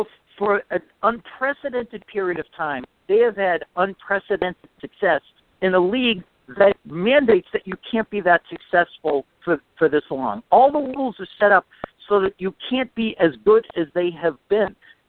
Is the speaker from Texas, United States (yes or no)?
no; Weymouth, Massachusetts, United States; It's growing up in Weymouth, Massachusetts, when they were my favorite team in all of Boston sports